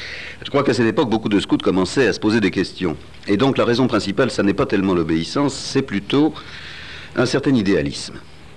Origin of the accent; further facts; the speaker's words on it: Saint-Étienne, Auvergne-Rhône-Alpes, France; Je les cite parce que je suis Stéphanois moi-même.